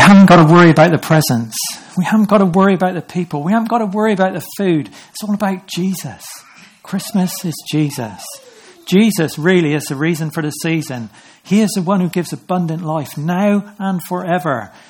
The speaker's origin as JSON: {"language": "English", "country": "United Kingdom", "said": "But we're British, aren't"}